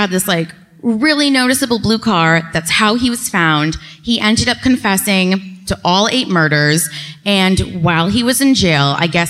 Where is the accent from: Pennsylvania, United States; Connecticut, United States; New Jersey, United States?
Connecticut, United States; Norwich; now in Colchester, United States; So I'm from Norwich, Connecticut. Okay. I live in Colchester.